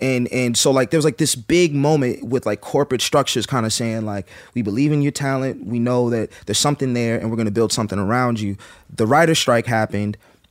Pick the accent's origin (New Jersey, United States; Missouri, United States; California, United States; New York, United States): New York, United States; Brooklyn; Nah, I definitely took time because I'm really from Brooklyn.